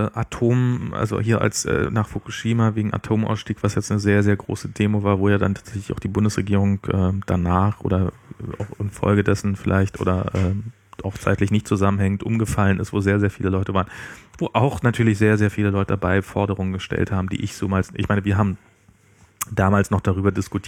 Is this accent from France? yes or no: no; Germany; Naja, als Deutsche, also wie gesagt, das ist, wär diese Regierung noch kurzsichtiger, als ich es jemals gedacht hätte